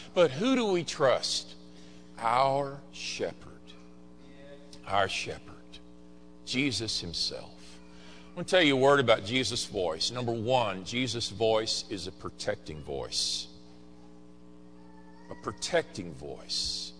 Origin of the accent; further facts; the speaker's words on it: Dallas, Texas, United States; now in Little Rock, United States; I grew up in Dallas. I didn't grow up around sheep, did you? Maybe some of you did, but I don't think most of us in Little Rock did.